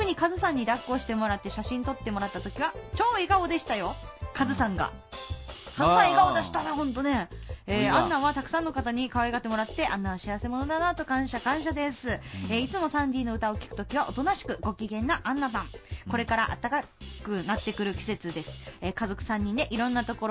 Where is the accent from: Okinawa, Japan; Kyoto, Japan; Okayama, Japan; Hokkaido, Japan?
Kyoto, Japan; 地元京都の、いろんなミュージシャンの方々と